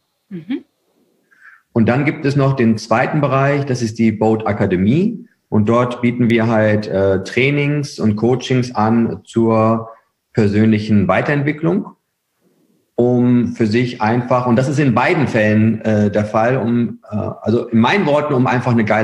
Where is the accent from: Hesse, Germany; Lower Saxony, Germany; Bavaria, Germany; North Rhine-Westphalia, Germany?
North Rhine-Westphalia, Germany; Herford; ich bin aktuell 37 Jahre. bin Ostwestfale durch und durch. Ja. Also ich komme aus Herford